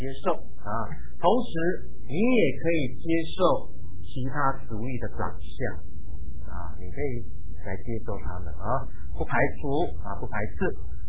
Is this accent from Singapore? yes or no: no; China; 接纳你自己是中国人，我们都是中国人嘛啊。